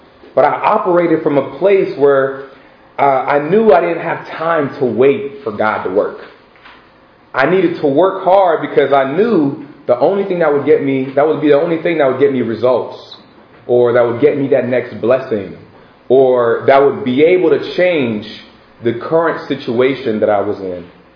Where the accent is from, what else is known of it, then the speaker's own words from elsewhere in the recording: Haiti; my parents are Haitian, so I'm from Haiti.